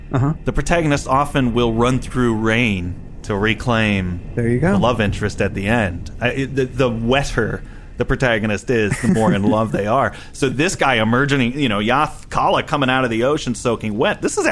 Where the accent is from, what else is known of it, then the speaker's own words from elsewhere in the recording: Quad Cities, United States; Well, no, I grew up in the Quad Cities. We call that a promise ring.